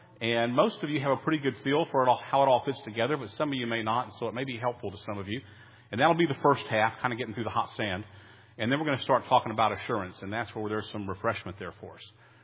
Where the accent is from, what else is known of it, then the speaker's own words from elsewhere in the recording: Fayetteville, North Carolina, United States; when I was a kid, I was growing up in Fayetteville, North Carolina.